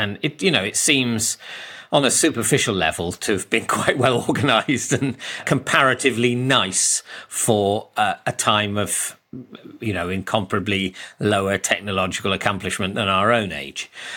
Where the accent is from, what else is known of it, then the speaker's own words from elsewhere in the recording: Oxford, South East England, United Kingdom; I grew up in Oxford